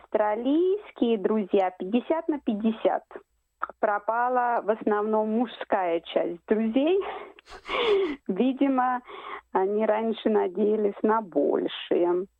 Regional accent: Ivanovo Oblast, Russia; also born or lived in Moscow / Italy; Я помню, когда я переезжала из Ивановской области в Москву, я с удивлением для себя открыла, что в Москве не говорят на «о».

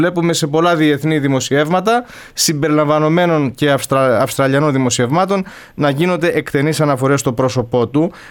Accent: Lamia, Central Greece, Greece; Τώρα, πάντως στην πατρίδα μου τη Λαμία

